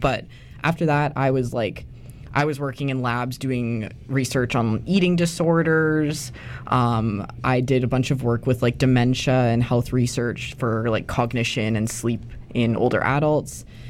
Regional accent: Calgary, Alberta, Canada; moved away as an adult; I'm from Calgary, Alberta, is where I was born and raised. So I moved out here when I started university.

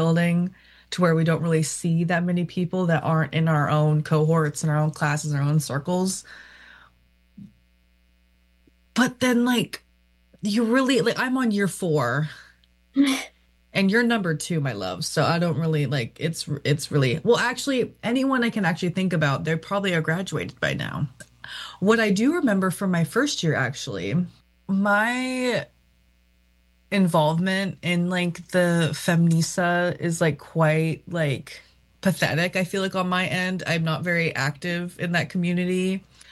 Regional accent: Toronto, Ontario, Canada; now in BC, Canada; I came from Toronto

